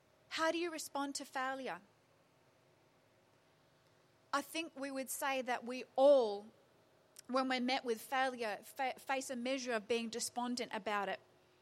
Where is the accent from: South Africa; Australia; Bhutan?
Australia; Perth, Western Australia; And I thought Perth was hot. I grew up in Perth.